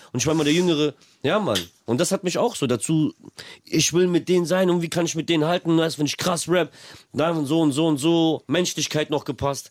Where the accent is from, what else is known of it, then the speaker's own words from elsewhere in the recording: Kyiv, Ukraine; Die Tattoo-Stecher sind auch aus Kiew, aus der Ukraine, aus meiner Heimat.